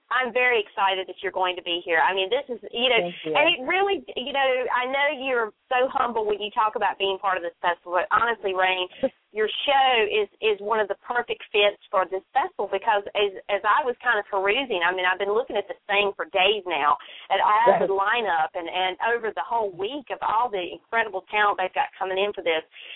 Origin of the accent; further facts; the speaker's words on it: North Carolina, United States; accent: North Carolina; later this summer in the great state of North Carolina, where I reside, in case you couldn't tell by my accent